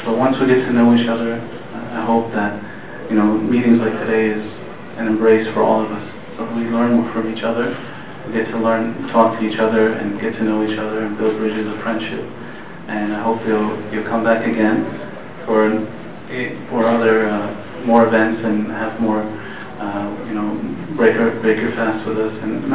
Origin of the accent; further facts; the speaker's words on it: United States; For me personally, I grew up in America as a second generation Muslim, and I went to public schools, and all my friends were white non-Muslims.